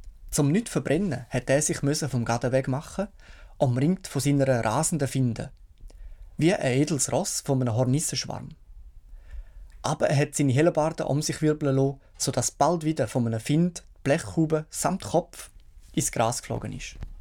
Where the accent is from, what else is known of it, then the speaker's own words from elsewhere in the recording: Appenzell Innerrhoden, Switzerland; Er ist ein Volksheld aus meinem Heimatkanton, aus Appenzell-Innerrhoden.